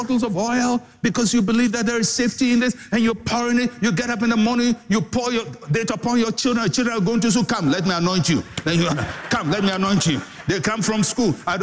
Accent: Ghana; I am a Ghanaian. I was born here. I'm born into the same culture.

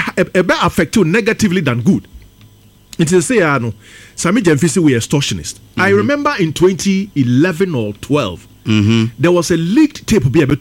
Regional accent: Ghana; Sometimes uti na we Ghanaian, you get worried because ubisa how is the international community watching us?

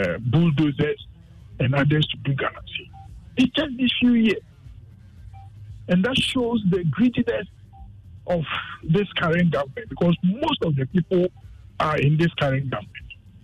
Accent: Amansea, Ashanti, Ghana; I'm from Amansea, right? The Asante region.

